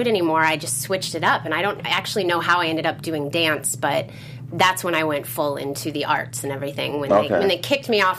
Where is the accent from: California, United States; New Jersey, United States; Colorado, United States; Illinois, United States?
Colorado, United States; Boulder; I grew up in Boulder. There were not a lot of other brown people even, let alone black people.